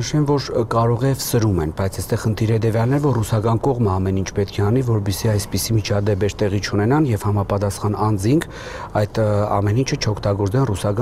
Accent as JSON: {"language": "Armenian", "town": "Gyumri", "region": "Shirak", "country": "Armenia", "said": "Որպես գյումրեցի ես կարող եմ մի քանի դեպքի հիշել"}